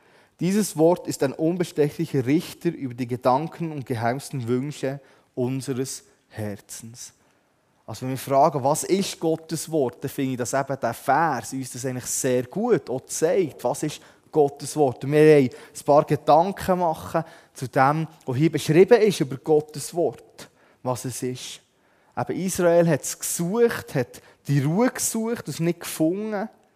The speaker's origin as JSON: {"language": "German", "country": "Switzerland", "said": "Also ich glaube, es ist schwierig, bei uns in der Schweiz die Kraft der Bibel zu veranschaulichen."}